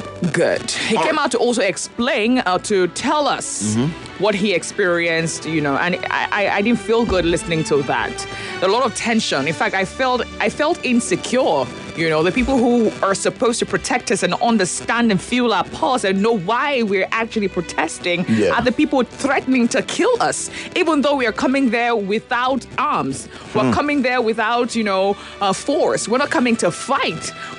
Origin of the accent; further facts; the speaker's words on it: Nigeria; We're all Nigerian.